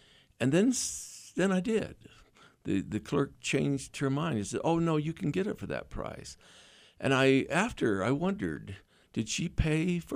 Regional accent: Ogden, Utah, United States; I grew up in Ogden, and I think that's fascinated me to understand that time.

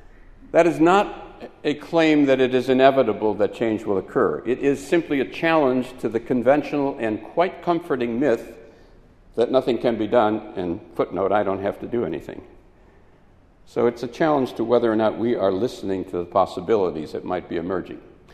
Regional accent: Wisconsin, United States; I'm from Wisconsin. I was living in Wisconsin in the 1950s.

